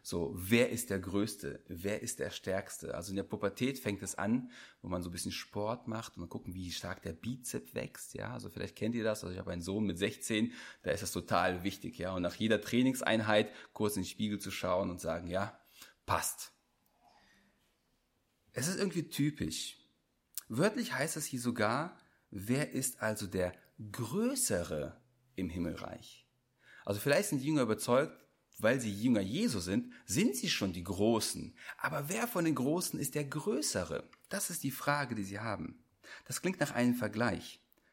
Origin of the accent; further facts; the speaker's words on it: Düren, North Rhine-Westphalia, Germany; Ich komme aus Düren. Vielleicht sagt das dem einen oder anderen etwas. Das ist eine Stadt zwischen Köln und Aachen, also ziemlich genau in der Mitte an der holländischen Grenze.